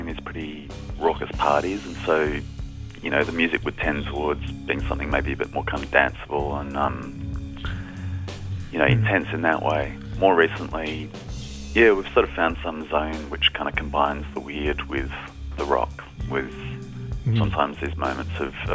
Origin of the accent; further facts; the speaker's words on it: Adelaide, South Australia, Australia; now in Melbourne, Australia; This funny thing happened when I moved from Adelaide to Melbourne. I suddenly met all these Adelaide people that I hadn't known in Adelaide.